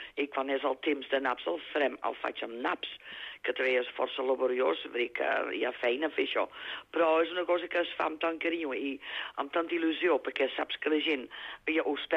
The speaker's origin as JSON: {"language": "Catalan", "country": "Netherlands", "second_language": "Catalan", "moved": "as an adult", "lives_now": "Spain", "said": "jo sóc d'Holanda"}